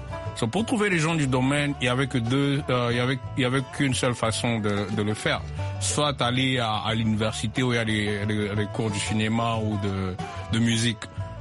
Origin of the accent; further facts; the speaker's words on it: Lubumbashi, Haut-Katanga, DR Congo; Ouais, je suis Congolais.